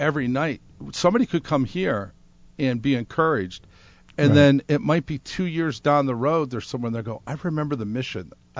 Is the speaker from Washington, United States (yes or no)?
no; Pittsburgh, Pennsylvania, United States; also born or lived in New York; I'm from Pittsburgh, Pennsylvania, upstate New York.